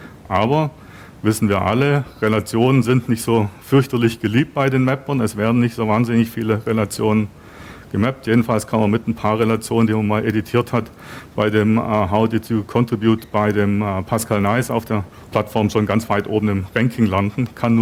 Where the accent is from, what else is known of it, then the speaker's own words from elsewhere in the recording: Berlin, Germany; Gegebenenfalls, ich komme aus Berlin, da gibt es dann noch Bezirke